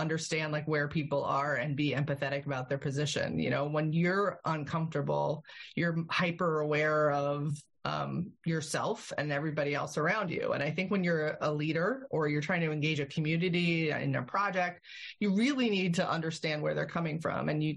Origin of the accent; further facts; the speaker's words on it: Pennsylvania, United States; I grew up in the Lehigh Valley, and I am the oldest of three, and I have two younger brothers.